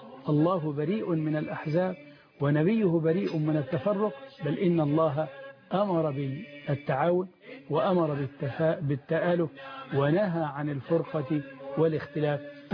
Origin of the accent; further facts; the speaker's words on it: Egypt; الناس أصبحت في بلدنا مصر في هذه الأونة متحيرة